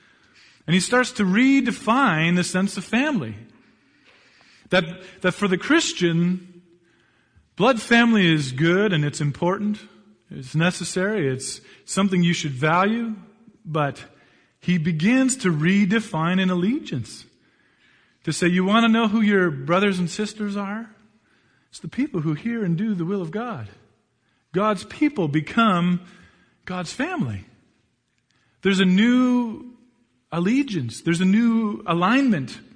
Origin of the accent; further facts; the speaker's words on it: Hamilton, Ontario, Canada; moved away as an adult; now in Camrose, Canada; When I went to Gardner, I moved from Hamilton, Ontario, out here to Camrose